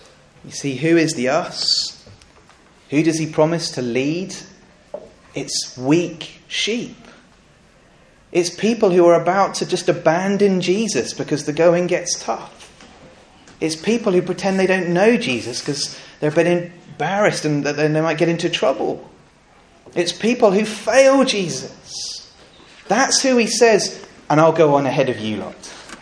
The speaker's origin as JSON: {"language": "English", "region": "South East England", "country": "United Kingdom", "tie": "born or raised there", "said": "I grew up in Sussex, and there were quite a number of sheep around in Sussex."}